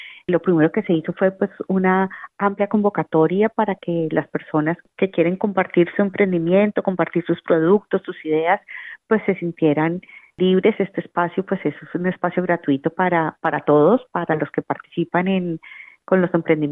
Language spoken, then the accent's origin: Spanish; Colombia